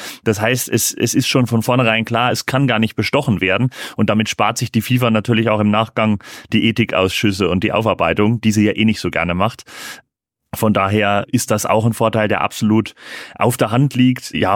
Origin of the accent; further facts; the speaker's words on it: Lauscha, Thuringia, Germany; nach wie vor dort, nach wie vor in Lauscha, in meinem Heimatort, aber natürlich auch viel unterwegs durch die Auftritte, durch die Comedy. Und genau, zwischendurch immer wieder in der Heimat.